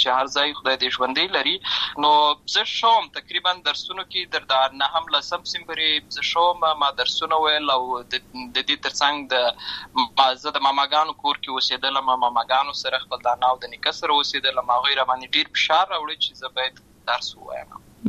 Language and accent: Pashto; Lashkar Gah, Helmand, Afghanistan; also born or lived in Uruzgan; زه په اصل کې د اورزغان ولایت یم، اما زه په هلمند ولایت لشکرګاه کې پیدا شوی یم، اما د لوی سوی یم